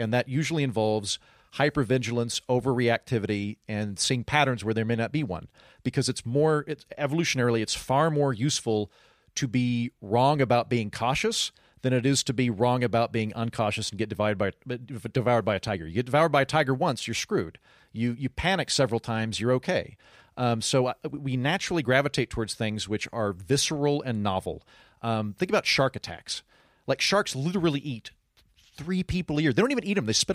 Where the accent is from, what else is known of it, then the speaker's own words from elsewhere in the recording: Oklahoma, United States; I'm from Oklahoma. I should be way more concerned about diabetes than terrorists.